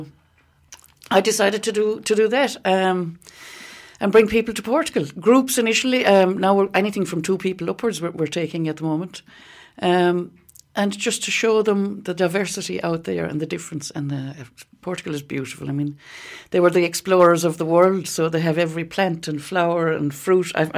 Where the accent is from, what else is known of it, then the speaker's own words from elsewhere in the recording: Munster, Ireland; I was born on the East Clare Way, spent my whole life walking the mountains.